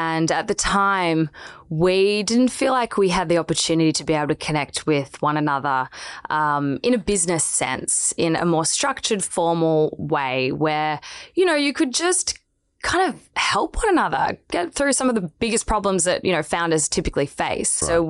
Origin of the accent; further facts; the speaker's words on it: Melbourne, Victoria, Australia; now in Sydney, Australia; I'm a Melbourne girl. Wow. I made the leap to Sydney about 18 months ago.